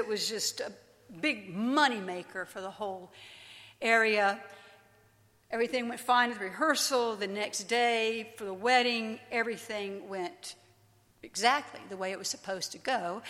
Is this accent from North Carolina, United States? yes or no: yes; North Carolina, United States; I'm from North Carolina. I should have told you that earlier.